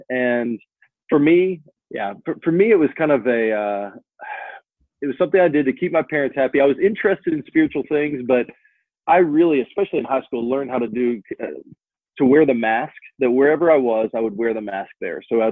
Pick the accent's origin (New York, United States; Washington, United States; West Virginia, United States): West Virginia, United States; Berkeley Springs; also born or lived in Texas; I grew up in Berkeley Springs, West Virginia. It's about 2 hours west of here.